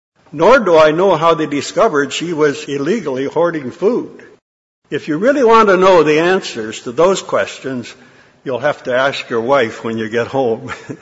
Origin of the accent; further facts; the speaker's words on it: Canada; As a child growing up in Canada, I really wasn't affected all that much by the Second World War.